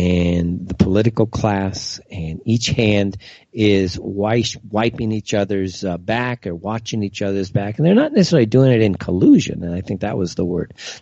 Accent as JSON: {"language": "English", "country": "United States", "said": "you know, as an American, we're treated very well here."}